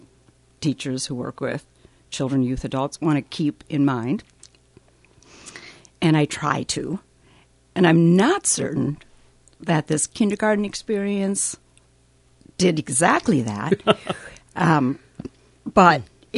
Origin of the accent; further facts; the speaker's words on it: Roseville, Minnesota, United States; I grew up in Roseville in a home that was filled with music.